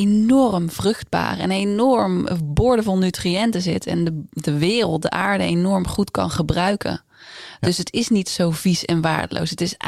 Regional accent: North Brabant, Netherlands; En ik kom uit Brabant, ik heb mijn oma en opa zijn wel van boerenafkomst

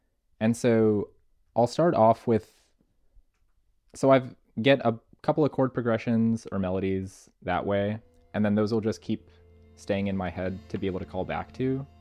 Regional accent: Chesapeake, Virginia, United States; also born or lived in New Jersey; I'm living right here in Richmond. I'm from Chesapeake, and before that, New Jersey.

